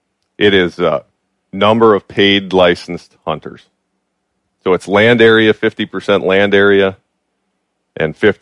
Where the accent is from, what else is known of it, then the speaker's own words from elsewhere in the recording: Pennsylvania, United States; I grew up in Pennsylvania.